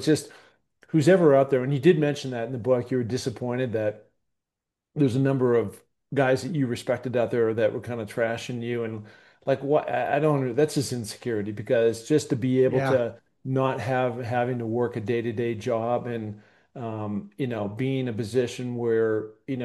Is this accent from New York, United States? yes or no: no; Seattle, Washington, United States; I'm from Seattle, so what came out of there was all kinds of grunge, right?